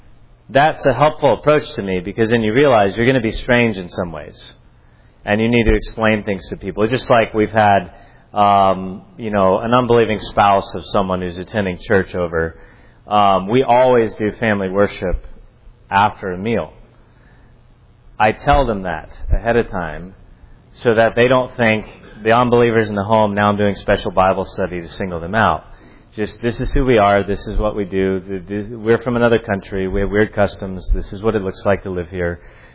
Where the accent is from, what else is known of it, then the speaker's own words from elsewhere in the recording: California, United States; I am from California. I am from another country.